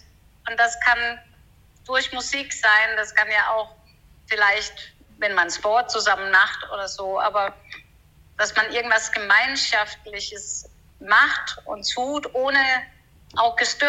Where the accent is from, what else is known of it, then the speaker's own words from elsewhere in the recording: Denmark; German is a second language; now in Hamburg, Germany; Ich komme aus Dänemark und wohne jetzt in Hamburg.